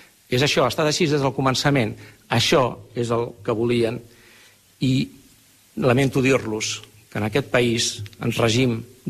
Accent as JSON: {"language": "Catalan", "region": "Catalonia", "country": "Spain", "said": "Som diversos, som generosos, acollidors. Així som els catalans"}